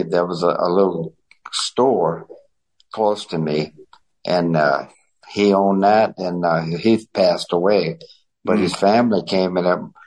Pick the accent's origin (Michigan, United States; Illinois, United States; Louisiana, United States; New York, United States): Louisiana, United States; New Orleans; I grew up in New Orleans area, west bank of the river, yeah.